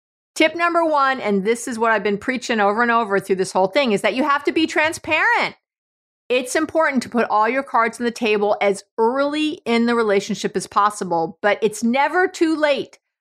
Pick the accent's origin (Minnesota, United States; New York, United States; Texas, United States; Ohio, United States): New York, United States; I'm a New Yorker. I don't care about cars at all.